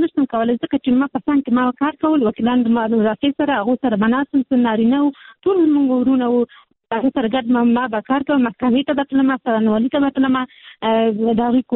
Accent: Peshawar, Khyber Pakhtunkhwa, Pakistan; born or raised there

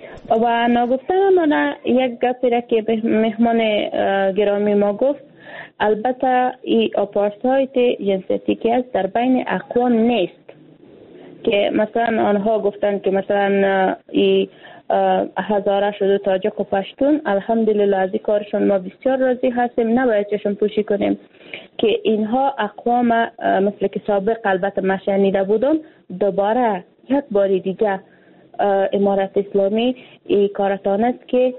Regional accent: Afghanistan; نه، حالی ما یک افغان هستیم، یک افغانستان است.

